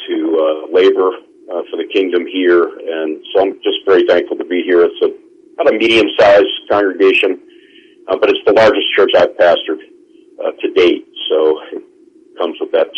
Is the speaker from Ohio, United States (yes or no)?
no; Rochester, New York, United States; I was born and raised in Rochester, which is a city county of about 1.5 million people